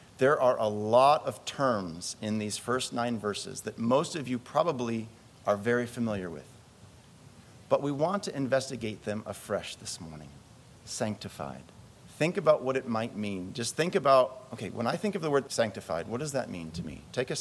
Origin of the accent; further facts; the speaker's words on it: United States; accent: American; now in Germany; if I show up as an American with my accent that still persists after 20 years